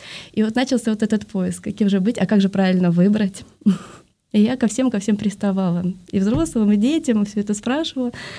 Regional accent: Moscow, Russia; born there; я родилась в Москве. Семья у меня такая, ну, скажем, благочестивая.

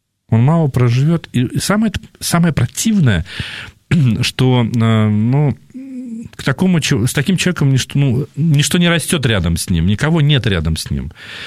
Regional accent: Russia; мы же все из родом, ну, родом с того места, откуда мы, где мы живем, где мы проживаем, да, то есть мы все из России

